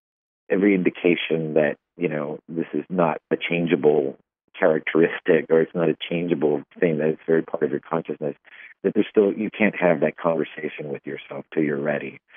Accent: Miami, Florida, United States; their family is just as kooky as a Cuban family growing up in Miami like mine

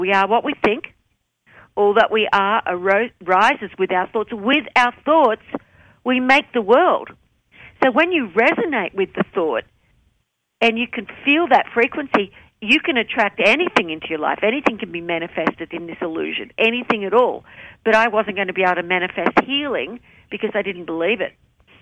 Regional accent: Australia; I'm an Australian young singer, and I don't care, you know, how the men of America made money.

